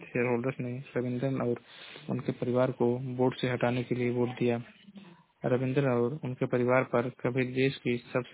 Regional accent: Maharajganj, Uttar Pradesh, India; मैं जिला महाराजगंज का निवासी हूँ।

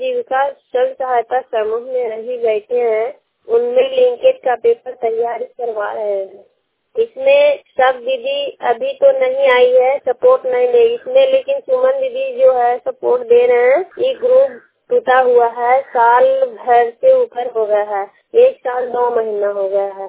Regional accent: Bihar, India; और थाना हरनौत जिला लोहंडा की रहने वाली हूँ। सीएम के पद पर काम करती हूँ।

